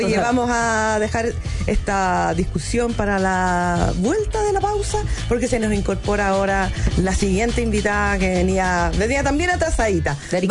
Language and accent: Spanish; Chile; tenemos un ansia como chilenos de que las cosas cambien